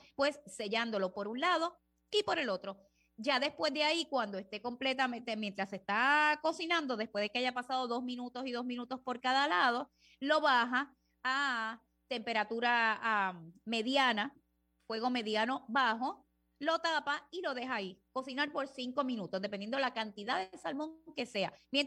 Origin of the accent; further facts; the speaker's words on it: Puerto Rico; que yo soy boricua. Tú sabes, yo sería boricua hasta que aunque naciera en la luna.